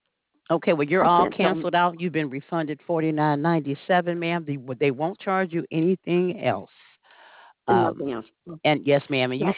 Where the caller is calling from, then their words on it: Alabama, United States; accent: Southern; Oh, Lord. I am. I'm calling from Alabama.